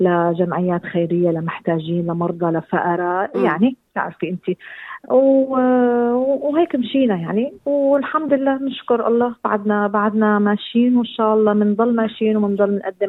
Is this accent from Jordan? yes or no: no; Syria; now in Australia; أنا من صغري وأنا قبل ما أصل لأستراليا من صغري وأنا من سوريا